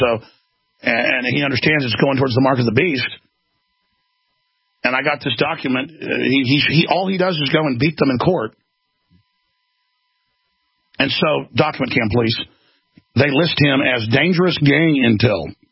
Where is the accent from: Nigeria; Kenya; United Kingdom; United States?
United States; Texas; And as a man, as a human, as an American, as a Texan, I take that really personal.